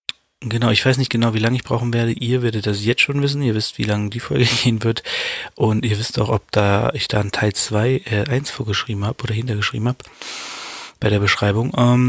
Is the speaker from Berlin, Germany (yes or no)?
no; Hanover, Lower Saxony, Germany; meine Heimatstadt mal ein bisschen in den Vordergrund drängen und sagen, hier, das ist Hannover, die Rapper gibt's alle hier in dieser Stadt.